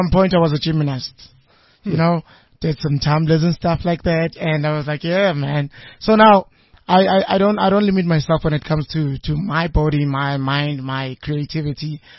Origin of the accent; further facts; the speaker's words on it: Meadowlands, Gauteng, South Africa; I grew up in Meadowlands, first off, in Zone 10. And then my parents moved from Meadowlands. Then we went to Pretiatland.